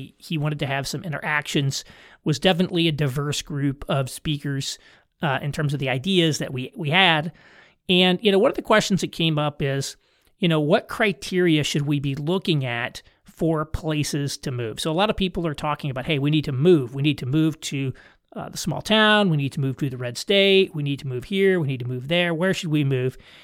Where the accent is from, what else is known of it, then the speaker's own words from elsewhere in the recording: Indiana, United States; You know, I'm from Indiana, and I grew up in Indiana, and Indiana is culturally very familiar to me. In fact, I'm very much a Hoosier.